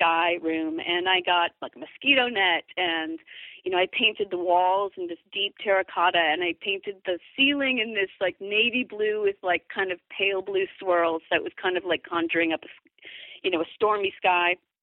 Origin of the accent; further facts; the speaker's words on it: Midwest, United States; growing up in the Midwest after we moved there